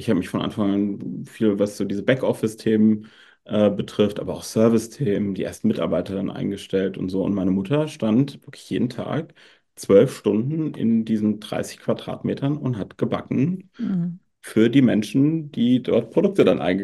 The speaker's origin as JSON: {"language": "German", "town": "Frankfurt", "region": "Hesse", "country": "Germany", "tie": "born or raised there", "said": "ich bin in Frankfurt groß geworden"}